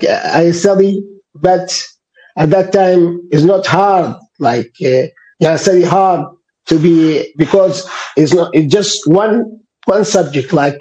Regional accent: Omdurman, Khartoum, Sudan; born there; I'm originally from Sudan. I'm Sudanese. Mm-hmm. I was born in Omdurman city, you know, in the capital city, Khartoum state, but Khartoum state like have three branches, Omdurman, Bahri, Khartoum.

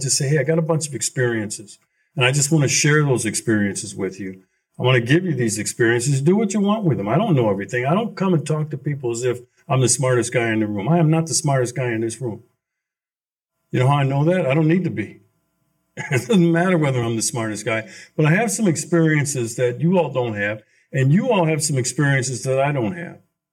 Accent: United States; You know, I'm an American, first and foremost.

